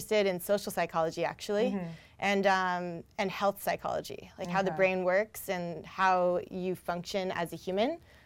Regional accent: Virginia, United States; I'm from Washington, D.C. area, Northern Virginia.

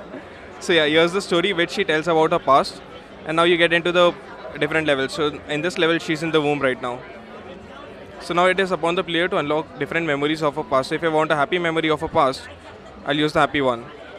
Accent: India; from India

